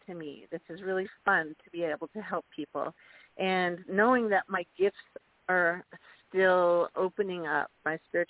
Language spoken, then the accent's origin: English; Washington, United States; Just because I'm on one site for Arizona, I grew up in Washington State.